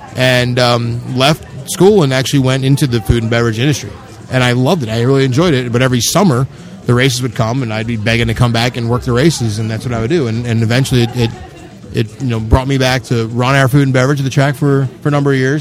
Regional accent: Philadelphia, Pennsylvania, United States; So, yeah, I grew up in Philadelphia.

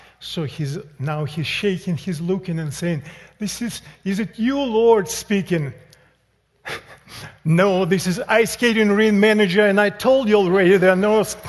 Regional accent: Russia; now in United States; as you know, we immigrated from Russia. We moved to East Tennessee, actually about 12 years ago. But back home, well, this is our home now. But in Russia, as you know, the climate is very different.

